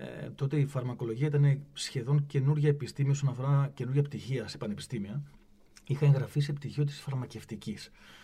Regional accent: Thessaloniki, Central Macedonia, Greece; γεννήθηκα και μεγάλωσα στην Ελλάδα, στη Θεσσαλονίκη.

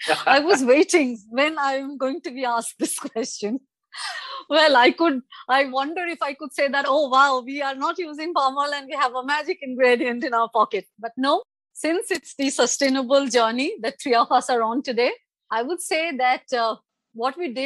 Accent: Kolkata, West Bengal, India; since I'm from Bengal, I'm from Calcutta. So these are mostly available in the South Bengal deciduous forest.

